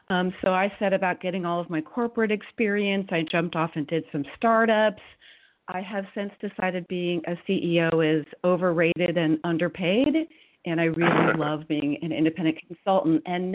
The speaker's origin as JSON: {"language": "English", "region": "California", "country": "United States", "tie": "born or raised there", "said": "I am a Silicon kid. I grew up in Silicon Valley. My dad was an early Silicon semiconductor guy, so I grew up surrounded by technology and startups."}